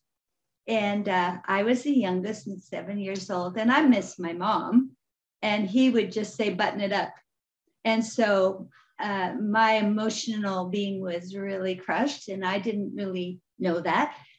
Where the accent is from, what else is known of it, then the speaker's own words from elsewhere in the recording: Portland, Oregon, United States; also born or lived in Nebraska; I was born in Nebraska, but thank the Lord, my parents moved us to Portland, Oregon. So I was able to grow up in the Northwest, and I'm really glad because I really like those mountains.